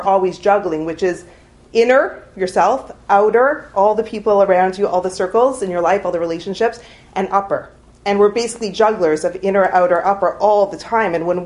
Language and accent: English; Toronto, Ontario, Canada; So I saw this at home growing up in Toronto.